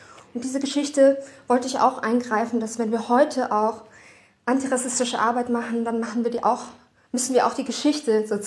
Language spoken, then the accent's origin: German; Munich, Bavaria, Germany; Ich bin ja selber aus München. Ein Teil meiner Familie ist sozusagen sogenannte Gastarbeiterinnen aus den 60er Jahren. Mein Großvater ist in den 60ern gekommen.